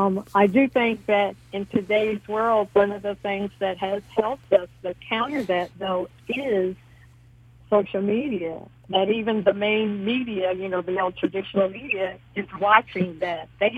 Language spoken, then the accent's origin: English; Beaufort, South Carolina, United States; You know, when I grew up partially in Buford, South Carolina, and I know we had to know.